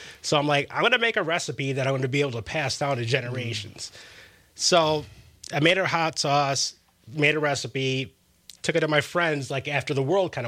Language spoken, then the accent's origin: English; Wisconsin, United States; Yeah, so I'm born and raised in Wisconsin. Yeah, my mother is from Wisconsin. My grandmother, you know, migrated to Wisconsin. So we're like three generations deep, like back to the 30s.